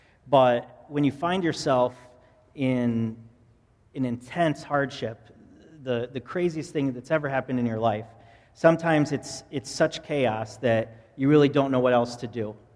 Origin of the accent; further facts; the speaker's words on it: Fairport, New York, United States; when I was a young kid, I grew up in Fairport, and I took golf lessons at Eagle Vale